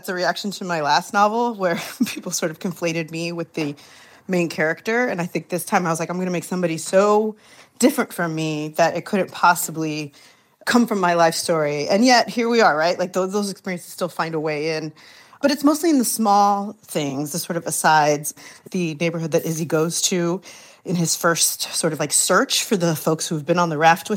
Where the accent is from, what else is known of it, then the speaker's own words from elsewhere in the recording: Miami, Florida, United States; And I think that's a quality or a characteristic of growing up in Miami. I think and I can only speak for myself, but it's my experience that as a young woman